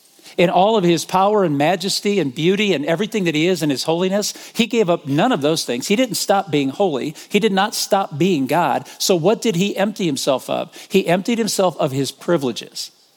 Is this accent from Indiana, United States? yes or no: yes; South Bend, Indiana, United States; if you would have told me growing up in South Bend, Indiana, that there's a Next City, Missouri, I would have gone, of course there is